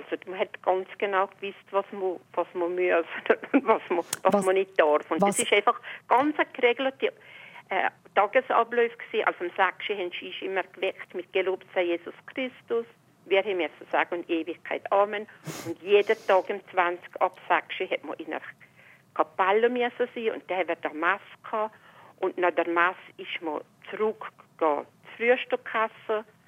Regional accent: Turtmann, Valais, Switzerland; ich bin in Durtmann geboren und ich lebe seither hier in dem Dorf Durtmann. Es hat ungefähr 1000 Einwohner.

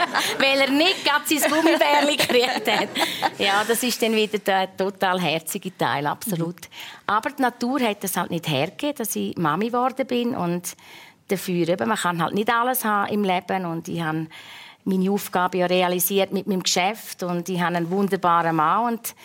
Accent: Arosa, Graubünden, Switzerland; habe ihm erzählt, wo ich herkomme und das wunderbare Arosa und meine Bergwelt.

